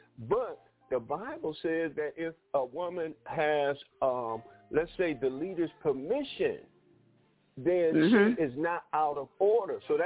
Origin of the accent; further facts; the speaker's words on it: Detroit, Michigan, United States; growing up in Detroit, I always learned that we have to be mindful